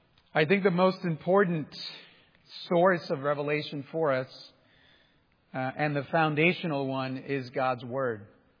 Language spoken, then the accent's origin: English; Texas, United States; I grew up in South Texas, and we didn't have many toys growing up.